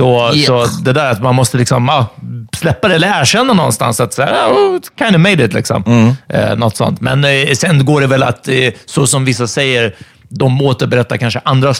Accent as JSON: {"language": "Swedish", "town": "Bredäng", "region": "Stockholm County", "country": "Sweden", "said": "Ja, för jag är från Bredäng, jag bor fortfarande kvar där."}